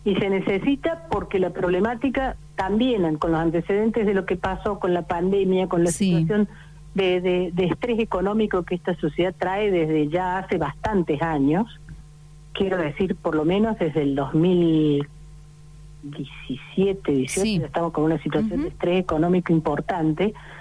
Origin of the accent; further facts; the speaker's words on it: Córdoba, Argentina; now in Buenos Aires, Argentina; Yo soy cordobesa.